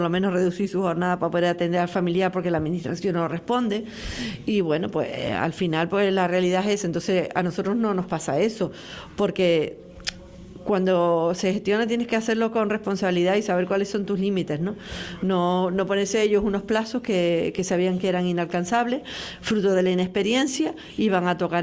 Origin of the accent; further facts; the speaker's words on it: La Laguna, Canary Islands, Spain; mañana yo, que soy de La Laguna